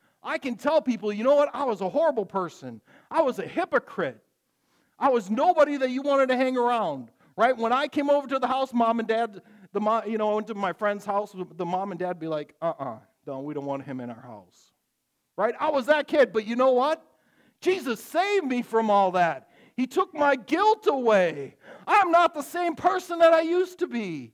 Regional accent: Wisconsin, United States; It's just I'm from Wisconsin or whatever.

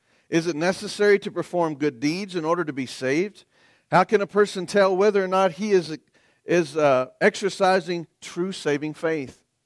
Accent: the South, United States; I'm from the South. Everybody knows that. You can hear it in my voice and so forth.

